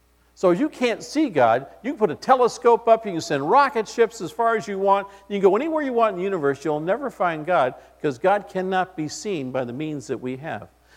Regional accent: Missouri, United States; I'm from Missouri, the show me state, okay?

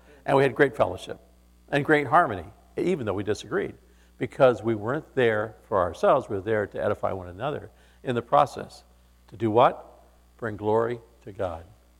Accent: California, United States; I feel like I had an advantage in some ways for growing up in Southern California.

